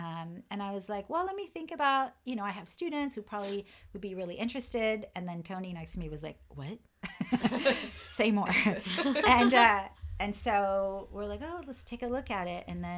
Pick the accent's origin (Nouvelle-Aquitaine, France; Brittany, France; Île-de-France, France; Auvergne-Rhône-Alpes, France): Île-de-France, France; Paris; now in United States; I grew up in Paris, but all of my family is in the southeastern part of France, and that's where I spent most of my time after we moved to the U.S.